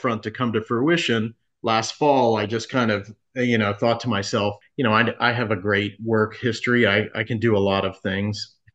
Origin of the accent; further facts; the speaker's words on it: East Coast, United States; now in San Diego, United States; I was born and raised on the East Coast, and in my neighborhood here in San Diego, I didn't have a good bagel shop.